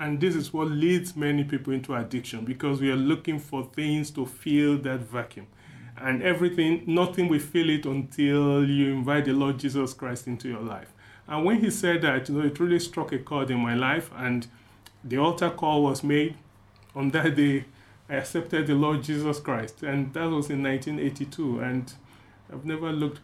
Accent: Nigeria; Well, yeah, growing up in Nigeria, which is a very multicultural environment, it was quite interesting, educative and challenging.

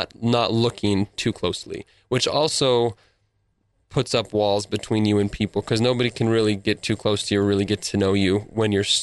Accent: Arizona, United States; And it was Russia, and I'm from Arizona. So the weather was kind of rough and brutal.

